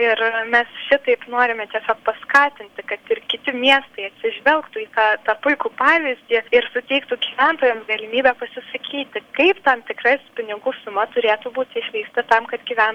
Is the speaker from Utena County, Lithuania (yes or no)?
yes; Utena, Utena County, Lithuania; Na, man asmeniškai, kadangi aš esu iš Utenos